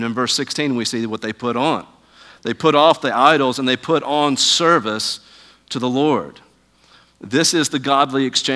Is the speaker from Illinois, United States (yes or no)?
no; Huntsville, Alabama, United States; In fact, back in my hometown in Huntsville, Alabama, there used to be this large sign in front of this mega church